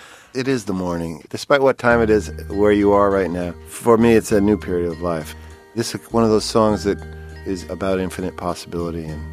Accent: New York City, New York, United States; also born or lived in Los Angeles, United States; I grew up in New York City, but I went to school out here at UCLA. And after graduating, started the Actors Gang with a bunch of fellow students. And I stayed out here for about 9 years, then moved back to New York.

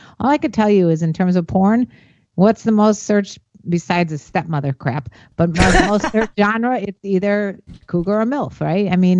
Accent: Northbrook, Illinois, United States; We're North Shore, lived in Northbrook most of Cam was born in Northbrook. I've been in Chicago area in and out of the north suburbs since I was 1 year old.

